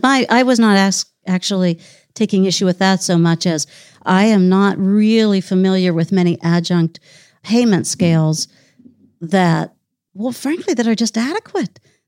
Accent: Pittsburgh, Pennsylvania, United States; and this is actually my story, growing up in Pittsburgh and Carnegie Library and Carnegie Mellon and Pitt

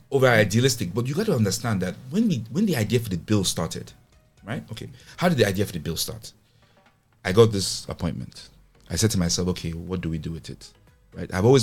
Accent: Nigeria; As Nigerian technologists, we should know who CPN is.

